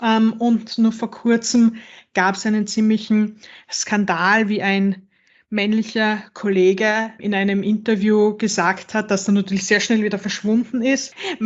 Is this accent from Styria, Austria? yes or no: yes; Styria, Austria; Ich bin in der Weststeiermark aufgewachsen und wollte aber immer nach Wien zum Studieren gehen, weil mir dann Graz schon zu klein war.